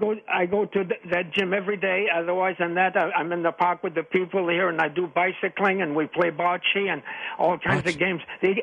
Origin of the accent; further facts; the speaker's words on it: Maine, United States; born there; first language French; English is a second language; I was born in Maine, but I was brought up with all French kids, and no one spoke English.